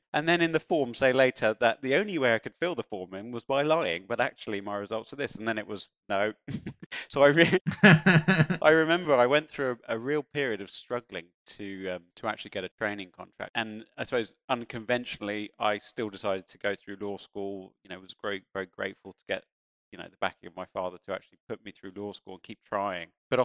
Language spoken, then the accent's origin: English; East of England, United Kingdom; I was brought up just outside in the home counties out in Hertfordshire. You know, growing up in Hertfordshire